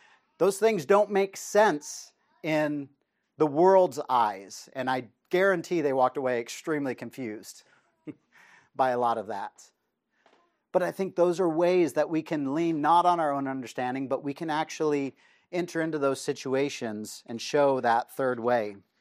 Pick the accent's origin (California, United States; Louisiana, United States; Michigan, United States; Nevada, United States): Nevada, United States; Reno; I remember when I grew up in Reno, Nevada